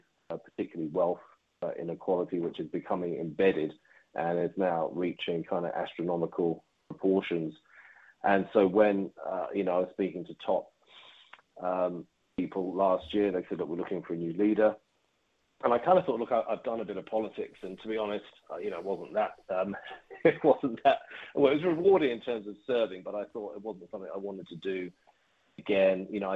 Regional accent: London, United Kingdom; now in New Zealand; and I grew up in London, went to school there.

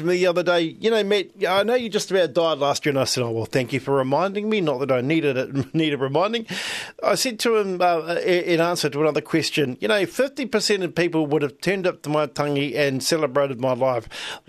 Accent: New Zealand; I'm from New Zealand. And then I proudly say, I'm Māori, of course.

